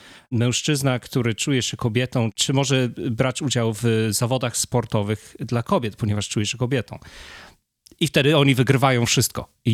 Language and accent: Polish; Gdańsk, Pomeranian Voivodeship, Poland; also born or lived in Sopot; my się wychowaliśmy w Gdańsku, tak? W Sopocie, w Trójmieście. No jednak w mieście, nie w małej miejscowości.